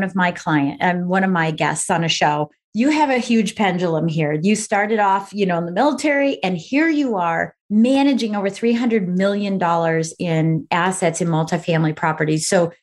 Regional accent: Colorado Springs, Colorado, United States; I was raised in Colorado Springs, Colorado, where I had everything around me military.

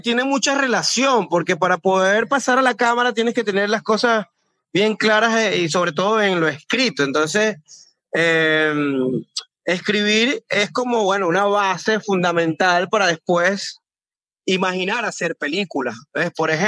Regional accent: San Félix, Bolívar, Venezuela; also born or lived in Puerto Ordaz; yo soy del 1984, nací en San Félix, en una parroquia que se llama La Costa, y bueno, me he criado, pues, entre Puerto Ordaz y San Félix toda mi vida. También, pues, he viajado mucho, así que, pues, soy un viajero que nació en Guayana.

